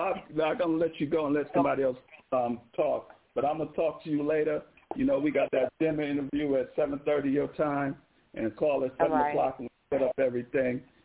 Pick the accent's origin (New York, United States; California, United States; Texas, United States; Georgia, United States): Texas, United States; Houston; from Houston, Texas.